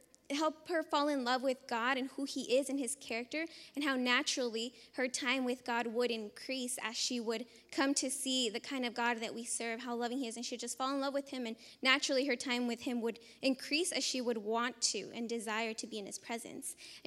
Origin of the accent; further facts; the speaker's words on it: Hesperia, California, United States; I'm from Hesperia, California.